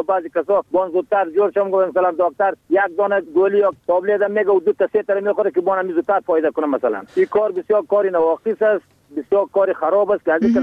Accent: Bamyan, Afghanistan; از ولسوالی که همارد قریه یاجر ولایت ما بامیان، فعلا باشنده قریه قاغور زمین.

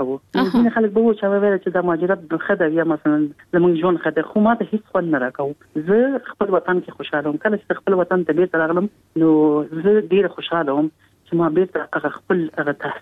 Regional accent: Kabul, Afghanistan; ما زه په کابل کې پیدا یم،

